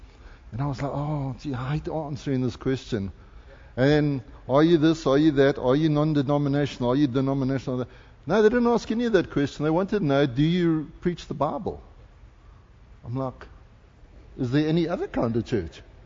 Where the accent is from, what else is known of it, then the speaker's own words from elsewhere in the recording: South Africa; now in Canada; I'm a Christian first. Then I'm a South African. I'm a child of God first. Then I'm a South African, and right now I'm becoming a Canadian.